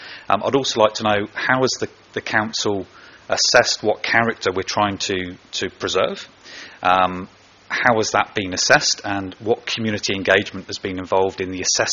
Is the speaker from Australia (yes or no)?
yes; Margate, Tasmania, Australia; I'll spell that for you afterwards if you need. I'm from Margate.